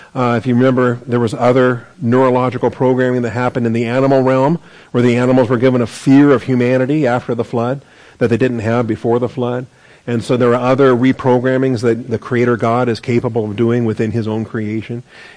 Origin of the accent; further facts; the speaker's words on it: Washington, United States; And I grew up in Washington, so we had Oregonians that we were concerned about, right?